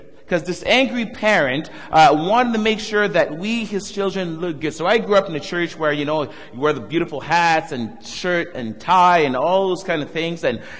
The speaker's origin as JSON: {"language": "English", "town": "Montreal", "region": "Quebec", "country": "Canada", "tie": "born or raised there", "also_born_or_lived": "Saskatchewan, Canada", "said": "I was born and raised in Montreal, and my parents are from Haiti in the Caribbean. I went to school at West in Saskatchewan"}